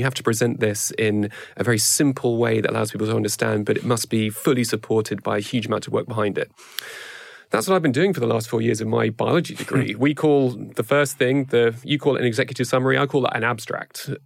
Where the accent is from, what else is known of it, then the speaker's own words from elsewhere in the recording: United Kingdom; I've got two American parents, but I grew up in the UK. So particularly as a British person with my British hat on